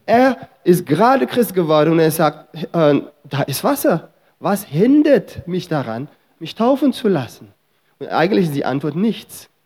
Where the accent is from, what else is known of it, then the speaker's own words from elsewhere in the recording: Suriname; ich bin in Suriname in ein Gebiet aufgewachsen, wo es eine muslimische Gemeinschaft gab.